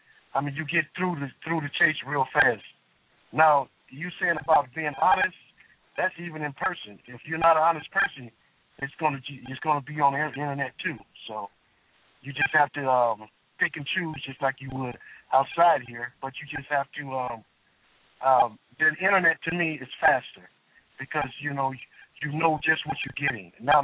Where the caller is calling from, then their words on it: San Diego, California, United States; I am from San Diego, California.